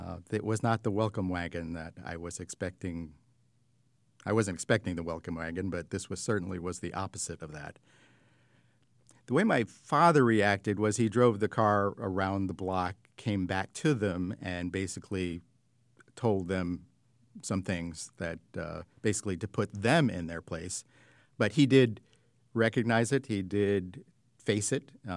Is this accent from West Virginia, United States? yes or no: no; Bethlehem, Pennsylvania, United States; I'm from Bethlehem, and I identify as African American, and this is my story. As I was growing up, I did recognize that, no, there weren't a lot of people who looked like me.